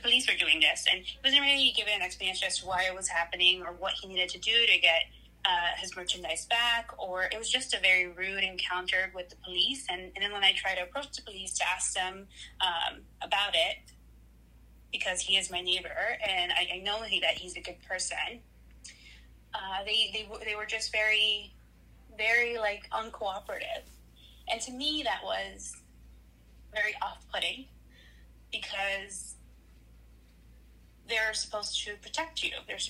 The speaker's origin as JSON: {"language": "English", "town": "Brooklyn", "region": "New York", "country": "United States", "said": "I'm from Sunset Park, Brooklyn, New York."}